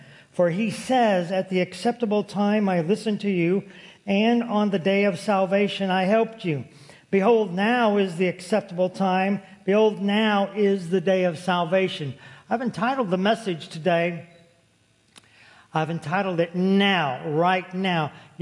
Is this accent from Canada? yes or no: no; St. Louis, Missouri, United States; born there; My background is I was born in St. Louis, Missouri. I was raised as a Catholic all the way up through my high school years.